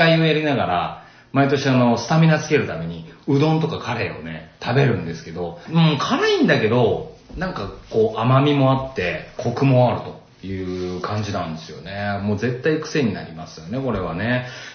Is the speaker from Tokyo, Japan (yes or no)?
no; Nakatsugawa, Gifu, Japan; 今年で36回目を迎える僕の故郷中津川市福岡の夏祭り